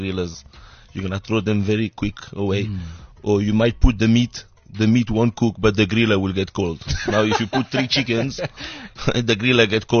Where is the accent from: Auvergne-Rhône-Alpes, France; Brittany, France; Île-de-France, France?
Île-de-France, France; Paris; English is a second language; moved away; when I came from Paris, like, we operate straight away, and behind the counter I start asking customers, how do I spell this, how to ask the name of this vegetable.